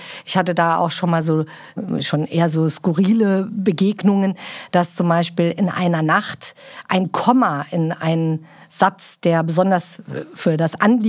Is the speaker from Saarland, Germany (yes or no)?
yes; Saarland, Germany; accent: Saarland dialect; Auch mein saarländischer Dialekt?